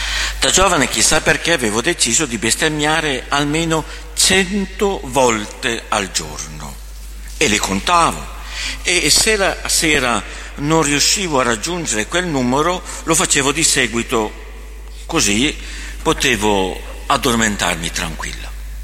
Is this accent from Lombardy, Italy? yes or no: no; Rome, Lazio, Italy; sono di Roma, nato da famiglia modesta, soprattutto economicamente. Mia madre catechista mi imponeva la Chiesa Cattolica e quindi il catechismo, la corale, l'oratorio.